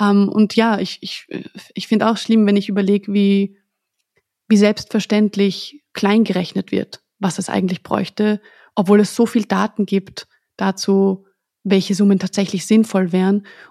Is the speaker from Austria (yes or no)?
yes; Austria; Und für mich als Österreicherin muss ich ja sagen, in Deutschland wird Erbschaft zum Beispiel besteuert.